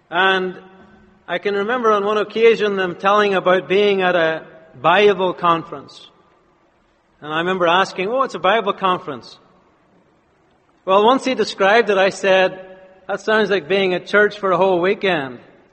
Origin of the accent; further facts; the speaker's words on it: Ireland; growing up in Ireland, you know, the land of blessing is America.